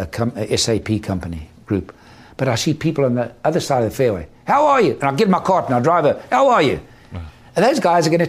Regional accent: South Africa; I said, Charlie, I understand. I'm from South Africa. I understand what you're going through.

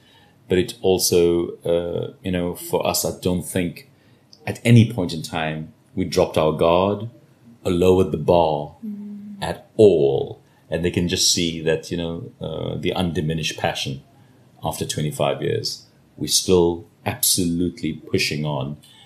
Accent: South Africa; And you know, we're still South African bulls. It's been really, really tough in the last decade, and you know, we have felt some existential stress about our country in of recent.

